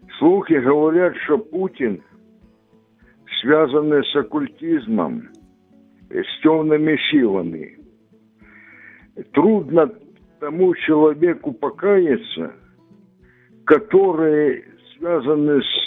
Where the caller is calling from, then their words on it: Kushuhum, Zaporizhzhia Oblast, Ukraine; я з Кошугума.